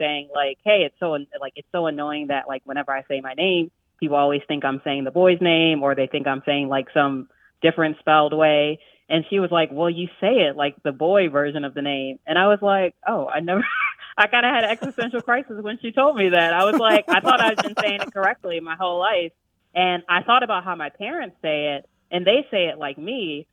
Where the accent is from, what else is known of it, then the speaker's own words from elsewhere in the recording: Baltimore, Maryland, United States; also born or lived in New York; So I grew up in Baltimore, and a lot of the times, like growing up, people didn't really know if I was saying … They always thought I was saying … And when I moved to New York, I had the same kind of issue.